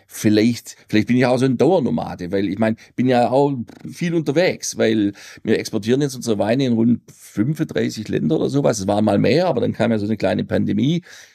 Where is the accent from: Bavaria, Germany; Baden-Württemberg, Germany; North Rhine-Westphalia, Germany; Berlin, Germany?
Baden-Württemberg, Germany; Waiblingen; also Richtung Eisenthal da hoch.